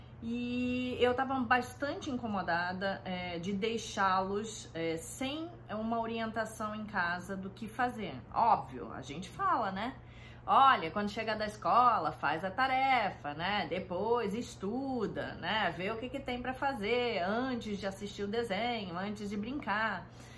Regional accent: Rio de Janeiro, Brazil; now in São Paulo, Brazil; Eu sou carioca, né? O sotaque logo logo vai me entregar, mas moro há 20 anos em São Paulo.

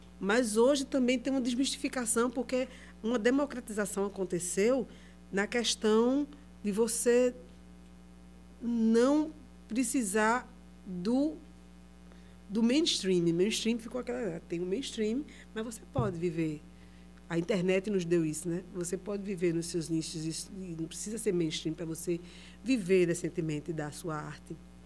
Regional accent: Pernambuco, Brazil; eu sou de Jardim São Paulo e o bairro é um bairro próximo do Barro. Um bairro vizinho.

